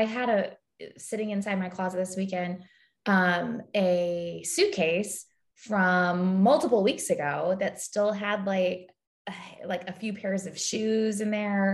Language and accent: English; California, United States; I'm from California, so I just don't know all of these things.